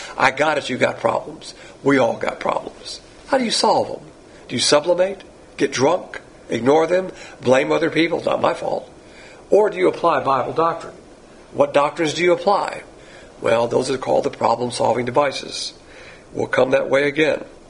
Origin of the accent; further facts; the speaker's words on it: the South, United States; Of course, I'm from the South, and Southern women, they know how to, they don't spare the rod on kids.